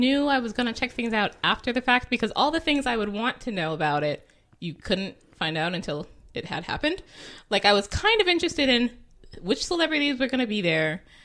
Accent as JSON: {"language": "English", "country": "United States", "said": "And maybe it's just because I'm American, so it's not strange to me."}